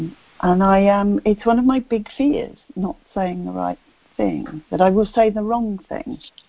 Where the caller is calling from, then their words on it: London, United Kingdom; I'm a debtor. I'm calling in from London, where it's 6:30 in the evening.